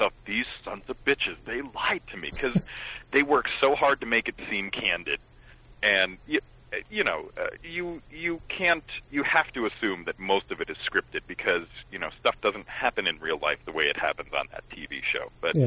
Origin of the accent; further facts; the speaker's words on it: Scranton, Pennsylvania, United States; So I grew up outside of Scranton, Pennsylvania.